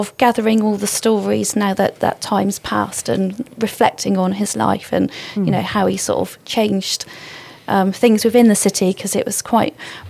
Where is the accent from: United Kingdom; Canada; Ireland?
United Kingdom; Bristol, South West England; I am from Bristol. I was born in Southmead Hospital and grew up in the Kingswood area.